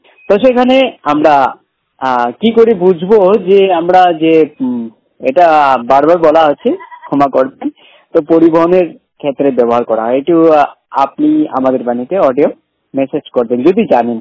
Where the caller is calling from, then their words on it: Alipurduar, West Bengal, India; আলিপুরদুয়ার পশ্চিমবঙ্গ থেকে বলছি।